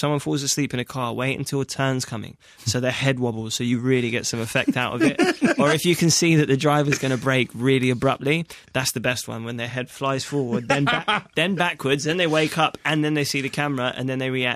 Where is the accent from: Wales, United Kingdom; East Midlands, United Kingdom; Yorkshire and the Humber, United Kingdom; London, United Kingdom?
London, United Kingdom; Hackney; So happy I grew up in Hackney.